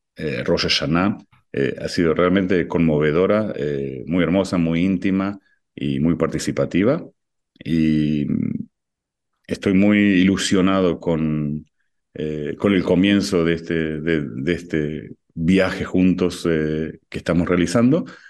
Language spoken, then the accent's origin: Spanish; Argentina; also born or lived in Viña del Mar, Chile / Atlanta, United States; now in Israel; originalmente soy de Argentina, pero la vocación rabínica me ha llevado por distintos lugares en el mundo. Los lugares donde más tiempo pasé fue en la comunidad de Viña del Mar en Chile